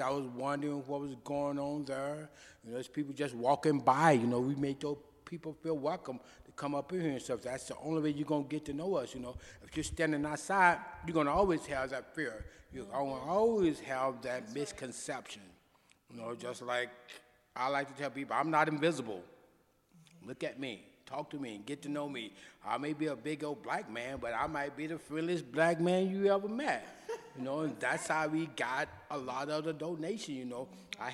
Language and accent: English; Arkansas, United States; When I was a kid growing up in Arkansas, I knew everybody in my neighborhood.